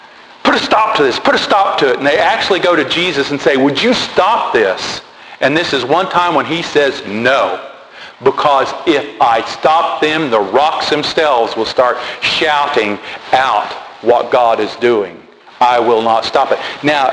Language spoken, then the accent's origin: English; United States; I am an American, I said as I approached that.